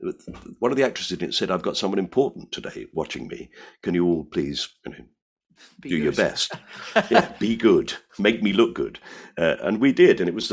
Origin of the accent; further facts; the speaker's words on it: Orpington, London, United Kingdom; I think I still sound like I come from Orpington.